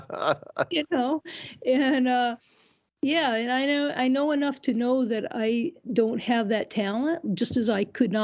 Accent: Iowa, United States; You know, when I was growing up in Iowa, you know, they'd say like, oh, little … do you want to be a nurse when you grow up?

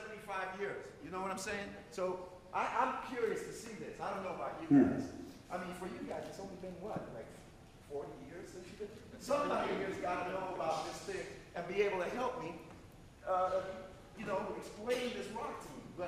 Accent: Brooklyn, New York, United States; Anyway, so I grew up in Bushwick, and that's another part of Brooklyn.

